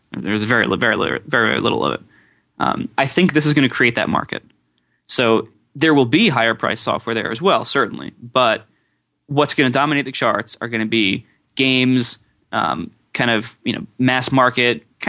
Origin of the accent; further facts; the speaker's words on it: Columbus, Ohio, United States; because I'm from the Midwest and they have lots of strip malls. I heard a rumor that the first strip mall is actually the place I took my driver's test in Columbus, Ohio.